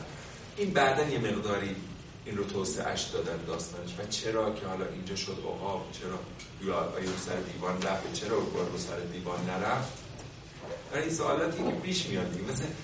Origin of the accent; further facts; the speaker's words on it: Iran; نه اینکه حالا ما چون ایرانی هستیم بگیم بله بله همشون از ما تقلید کرد